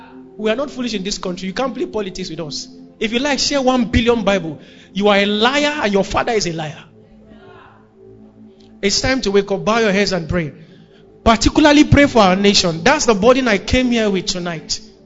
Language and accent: English; Kaduna, Kaduna State, Nigeria; I grew up in Kaduna, Sharia 2000.